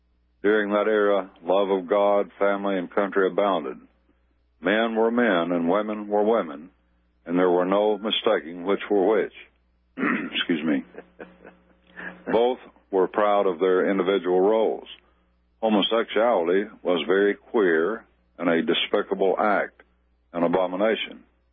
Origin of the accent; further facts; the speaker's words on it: Alabama, United States; born there; Way I start is I'm proud of being an American and that I was fortunate to be born in Alabama.